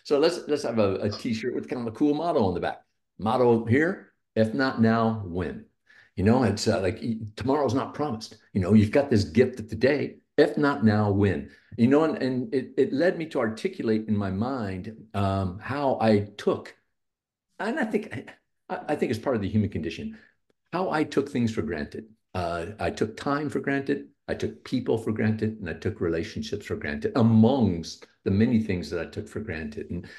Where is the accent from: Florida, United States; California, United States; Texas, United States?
Texas, United States; Houston; I am not a Pittsburgh native. I'm not a Pittsburgh Steelers fan. I was born in Houston, Texas. I was born in 1964. So when I was growing up, I was a good Texan